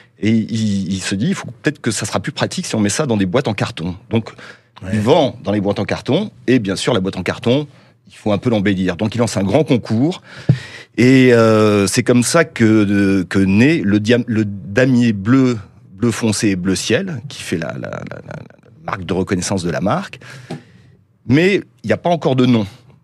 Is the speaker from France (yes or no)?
yes; France; Bah oui, on est français et là on bat les Italiens avec un de leurs produits.